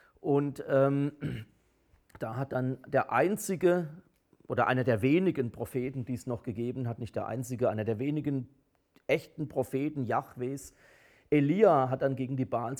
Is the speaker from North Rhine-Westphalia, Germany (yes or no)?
no; Rhineland-Palatinate, Germany; Pfalz ist ja meine Heimat, ich kenne da die Burgen